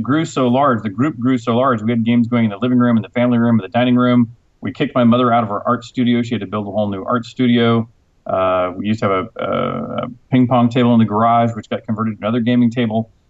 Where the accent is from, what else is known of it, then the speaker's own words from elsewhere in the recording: Houston, Texas, United States; also born or lived in Cambridge, United Kingdom; I was actually born in Cambridge, England, so I am a passport-carrying Brit. You know, I grew up in Houston, Texas, so obviously I don't have a British accent. But interestingly, I don't have much of a Texas accent either